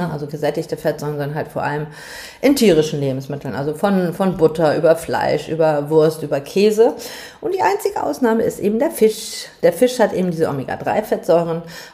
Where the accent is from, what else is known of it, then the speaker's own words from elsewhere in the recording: Hamburg, Germany; now in Essen, Germany; in Essen bin ich ja gerade, ne? Ich komme ja eigentlich aus Hamburg.